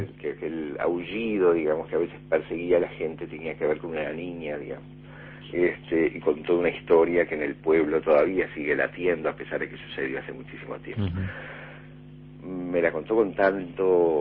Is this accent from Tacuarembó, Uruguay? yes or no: no; Montevideo, Uruguay; yo siempre fui y soy irremediablemente montevideano.